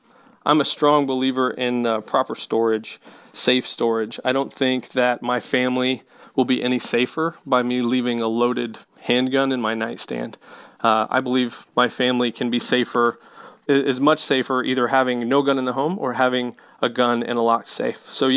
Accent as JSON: {"language": "English", "region": "Arkansas", "country": "United States", "tie": "born there", "lives_now": "Nashville, United States", "said": "You know, I was born in Arkansas, and I was just raised in a very gun-friendly family, very gun-friendly culture."}